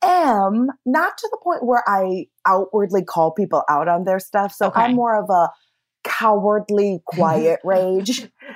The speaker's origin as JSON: {"language": "English", "town": "Champaign", "region": "Illinois", "country": "United States", "said": "I'm from Champaign."}